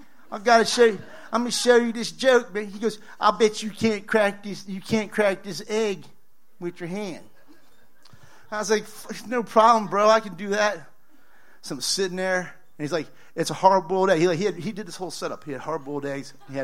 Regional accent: Indiana, United States; I'm from Indiana originally

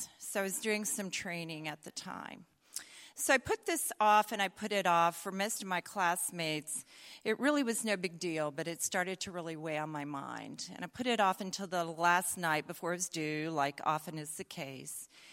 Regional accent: the South, United States; accent: Southern; And if we're fortunate, I'll not lapse into my southern accent, but I might.

